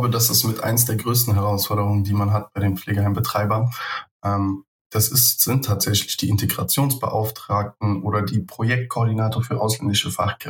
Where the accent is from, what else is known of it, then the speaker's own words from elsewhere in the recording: Germany; born there; ich bin in Deutschland geboren.